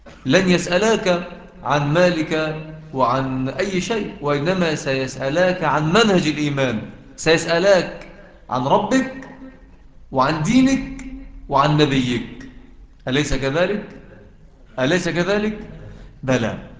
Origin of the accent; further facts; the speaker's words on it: Mansoura, Dakahlia, Egypt; العمارة المايلة عندنا في المنصورة